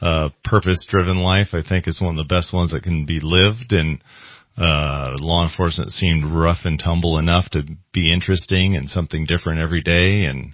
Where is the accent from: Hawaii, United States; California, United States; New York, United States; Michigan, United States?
California, United States; Cottonwood; I was born and raised in Shasta County. I'm a Shasta County resident. I grew up in Cottonwood. Went to school down there.